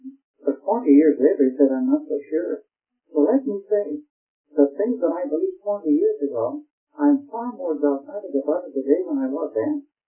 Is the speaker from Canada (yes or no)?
no; Ireland; Although I'm an Irishman, I absolutely hate arguing.